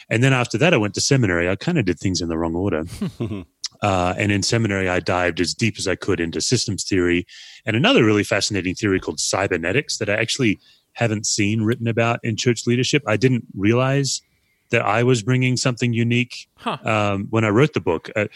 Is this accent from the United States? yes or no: no; Australia; I think because I'm an Aussie, even just politically, we're much different.